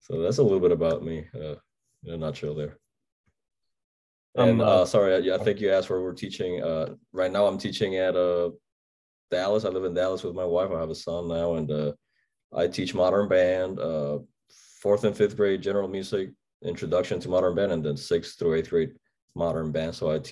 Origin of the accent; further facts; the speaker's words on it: Puerto Rico; now in Texas, United States; I'm originally from Puerto Rico. I moved to the state of Texas in 2008.